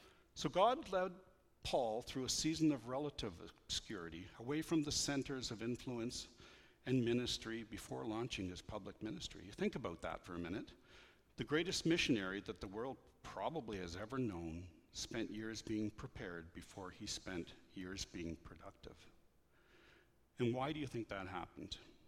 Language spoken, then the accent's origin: English; Nova Scotia, Canada; born there; also born or lived in France / Germany; I was born in Nova Scotia, and my father served in the Royal Canadian Air Force.